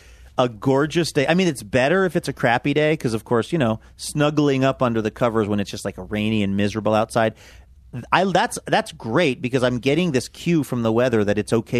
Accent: Pacific Northwest, United States; growing up in the Northwest, I have this ingrained thing

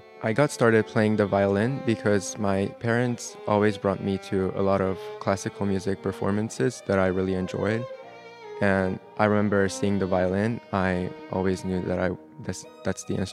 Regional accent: Budapest, Hungary; now in Los Angeles, United States; from Hungary, and I'm currently studying at the Colburn Music Academy in Los Angeles, California. I grew up in Budapest, which is a very culturally diverse city

